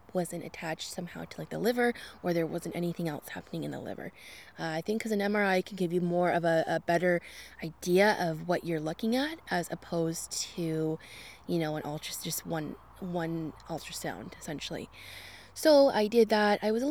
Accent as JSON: {"language": "English", "town": "Guelph", "region": "Ontario", "country": "Canada", "said": "I'm originally from Guelph, so that was kind of nice to have someone there closer to, I guess, my mom essentially"}